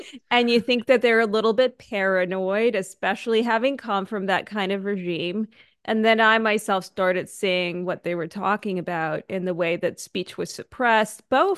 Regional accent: Canada; born or raised there; also born or lived in Soviet Union

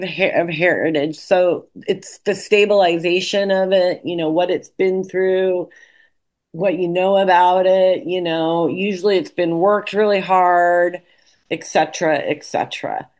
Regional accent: Burnt Ranch, California, United States; I grew up in Burnt Ranch.

